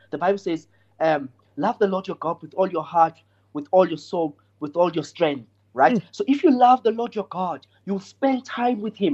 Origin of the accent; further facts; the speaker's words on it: South Africa; I come from South Africa, right?